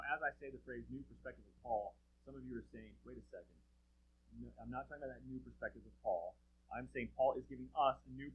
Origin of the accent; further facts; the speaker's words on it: Southeast, United States; God, growing up in the Southeast, there's many, many things I love about the Southeast.